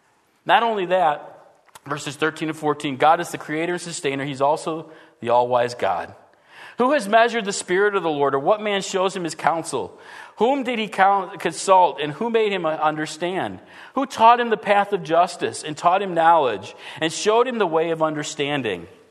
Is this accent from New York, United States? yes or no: yes; New York, United States; You know, I came from New York State.